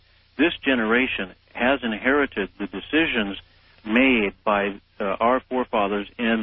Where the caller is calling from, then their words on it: Santa Cruz, California, United States; I'm calling from Santa Cruz, by the way, California.